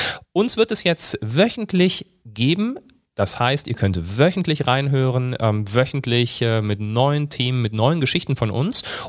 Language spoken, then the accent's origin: German; Rhineland, Germany; dann bin ich tatsächlich im Rheinland geboren und auch aufgewachsen. Die ersten 6 Jahre habe dort eine ganz tolle Zeit eigentlich verbracht.